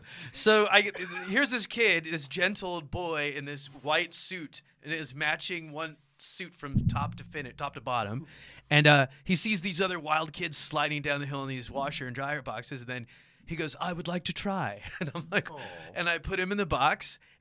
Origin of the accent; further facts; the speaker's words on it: Egypt; And I'm like, "I'm not special needs. I'm just from Egypt. Like, what are you?" And then they separated from me the regular kids, and then they put me in this like special needs physical education class.